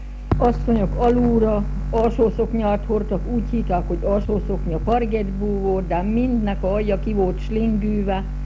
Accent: Padány, Trnava Region, Slovakia; Padaamból születtem 1921-ben. Itt is lakok, itt töltöttem le életemnek legtöbb idejét. Kisközség az a miánk, a Csallóköz szívibe.

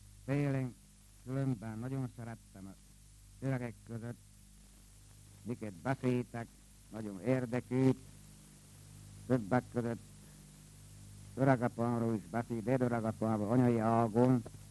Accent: Nagybodak, Hungary; born there; Nagybodakon születtem 1926. szeptember 2-án, kisiparos családból

